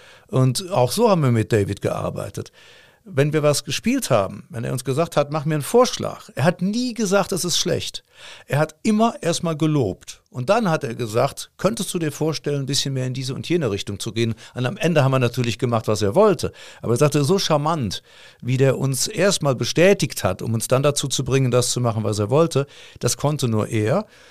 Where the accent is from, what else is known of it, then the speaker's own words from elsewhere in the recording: Cologne, North Rhine-Westphalia, Germany; ich bin ein Kölner Musiker